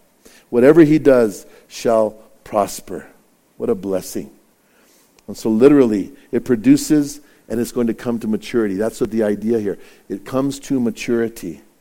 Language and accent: English; Bernalillo, New Mexico, United States; born or raised there